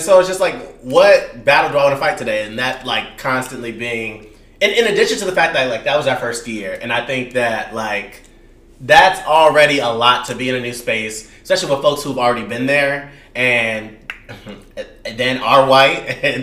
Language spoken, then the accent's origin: English; California, United States; given that y'all know I'm from California... Like, holidays, I'm not going home for Thanksgiving.